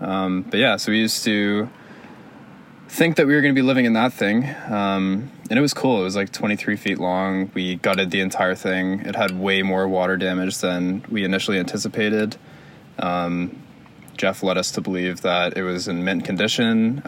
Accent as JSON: {"language": "English", "town": "Caledon", "region": "Ontario", "country": "Canada", "tie": "born or raised there", "also_born_or_lived": "Toronto", "said": "I lived in Caledon, I was born in Toronto."}